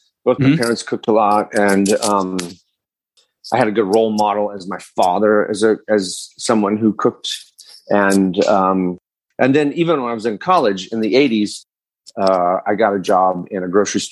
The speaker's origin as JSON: {"language": "English", "region": "Michigan", "country": "United States", "tie": "born or raised there", "said": "I mentioned I grew up in Michigan in the 70s, but I did have relatives and they would bring Polish baked goods."}